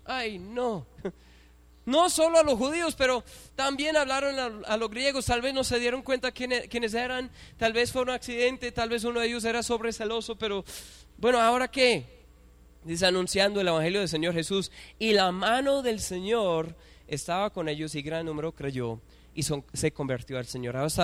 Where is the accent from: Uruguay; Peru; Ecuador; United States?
United States; now in Colombia; Sería como yo, un gringo de aparecer, de corazón puro colombiano, les prometo. Un gringo, así dice el pasaporte de un estadounidense, venir aquí a Colombia